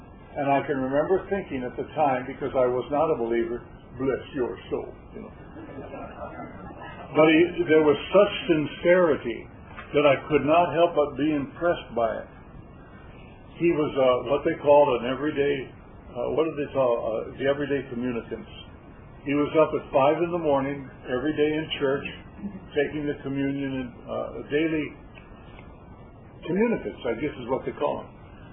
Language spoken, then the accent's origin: English; Rockford, Illinois, United States; Just before I was a Christian, I'd come out of the Army and was looking for a job in my hometown of Rockford.